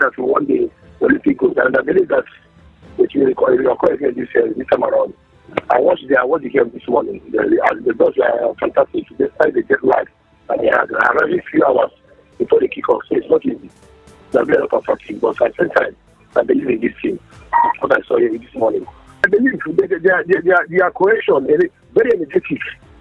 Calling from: Sulawesi, Indonesia; I'm calling from Sulawesi.

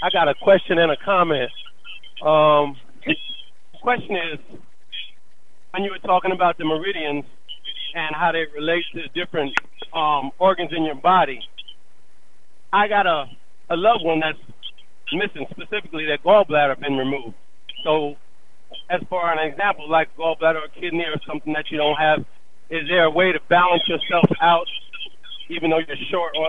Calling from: Georgia, United States; I'm traveling the road much like you and your wife do. I'm in Georgia.

